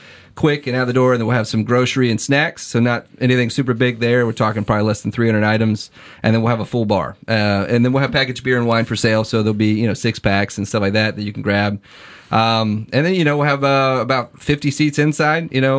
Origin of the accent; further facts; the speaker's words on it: North Carolina, United States; now in Atlanta, United States; I was from North Carolina before that. We lived in Charlotte before we moved to Atlanta with New Belgium.